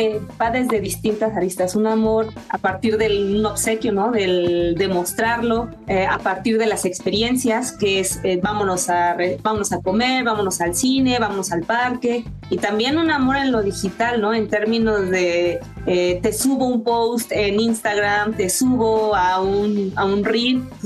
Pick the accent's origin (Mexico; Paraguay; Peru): Mexico; A mí me encanta siempre estar en este programa porque es dar estos datos que contextualizan lo que somos como mexicanos.